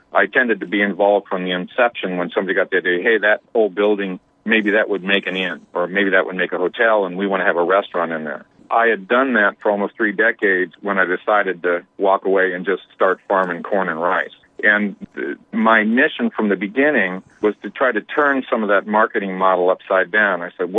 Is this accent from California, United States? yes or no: yes; California, United States; I'm from California.